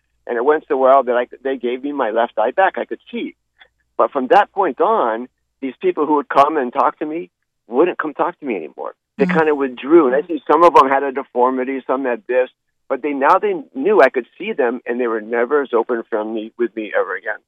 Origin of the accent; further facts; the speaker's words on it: Honolulu, Hawaii, United States; I grew up in Honolulu, first in Aina Haina when we were really little, and then my family moved up to the back of Manoa Valley when I was in first grade, and that's where I grew up.